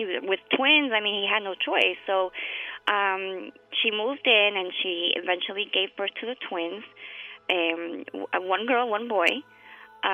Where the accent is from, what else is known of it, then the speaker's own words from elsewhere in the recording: Texas, United States; growing up in Texas, you experience a rich mix of cultures.